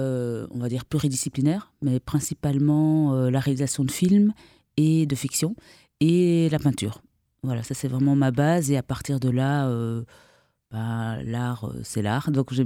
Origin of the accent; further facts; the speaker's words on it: Belgium; moi je suis de Belgique à la base